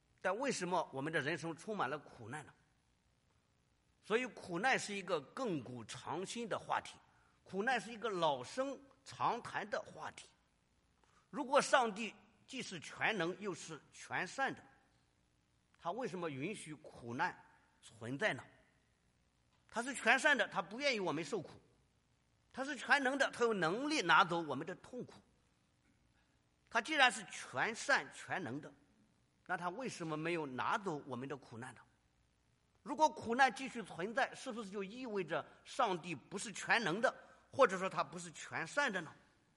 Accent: China; now in United States; 我们很多年前或者最近从中国来到美国一样， 我们从中国来到美国，我们可能在这里娶妻生子。

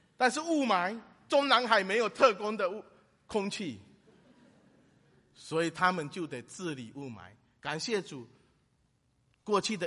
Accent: China; 我们在大陆长大的人都知道

